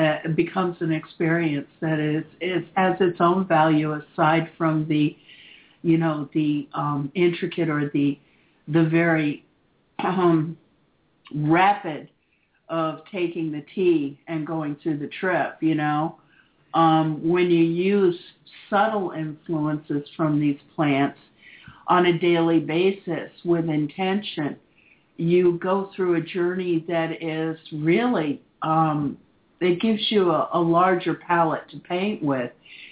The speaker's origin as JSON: {"language": "English", "region": "Florida", "country": "United States", "tie": "born or raised there", "said": "But before that, I mean, I grew up in South Florida, honey."}